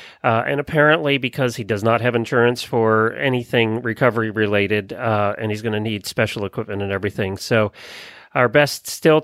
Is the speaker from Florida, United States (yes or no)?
yes; Ocala, Florida, United States; from Ocala, Florida.